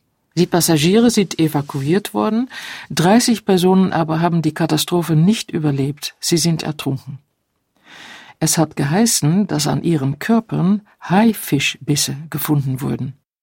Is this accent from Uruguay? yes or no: no; West coast, Netherlands; German is a second language; now in Germany; denn ich bin an der Westküste der Niederlande aufgewachsen, wo ich sowohl am Strand als im Meer öfters Quallen begegne.